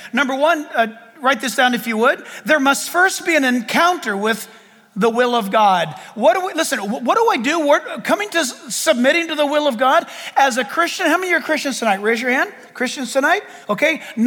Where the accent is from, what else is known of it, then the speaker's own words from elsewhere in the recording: California, United States; I mean, you know, I'm speaking as a Californian.